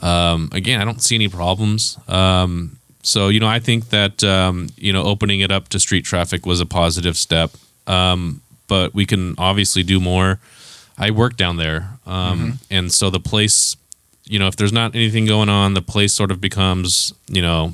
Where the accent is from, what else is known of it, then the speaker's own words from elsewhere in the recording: Visalia, California, United States; I grew up in Visalia.